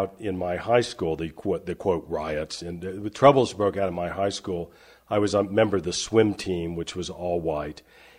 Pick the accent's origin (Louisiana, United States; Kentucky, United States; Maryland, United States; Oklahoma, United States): Oklahoma, United States; Tulsa; I grew up in Tulsa, Oklahoma. My dad was a geologist, a petroleum geologist, and my mom was a homemaker to three children.